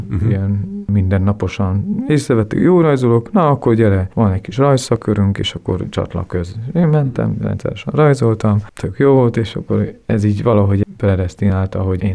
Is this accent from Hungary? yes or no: yes; Baktalórántháza, Szabolcs-Szatmár-Bereg, Hungary; also born or lived in Berkesz / Pétervására / Tiszadob; volt a csecsemő otthon, az Baktalúrendházán, Berkeszen, Pétervásári, Heves megyében, például egy kisebb, családiasabb állami gondozási hely, és Tiszadob.